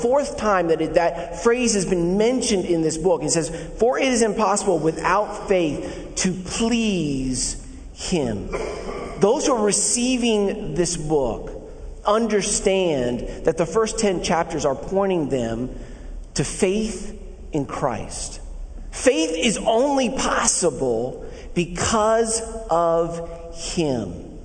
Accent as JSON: {"language": "English", "town": "Philadelphia", "region": "Pennsylvania", "country": "United States", "said": "And I'm from Philly, so I'm going to tell you the way it is."}